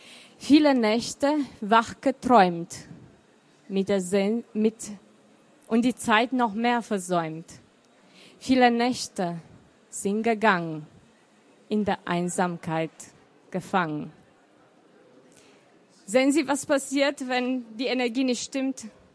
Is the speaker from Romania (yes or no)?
yes; Romania; first language Romanian; German is a second language; now in Germany; Ich habe früher 3 Bücher in Rumänisch geschrieben, das ist meine Muttersprache. Und ich habe mich getraut, seit 2008 auch in Deutsch zu schreiben. Ich bin hier in Deutschland seit 20 Jahren und ich werde weiterschreiben.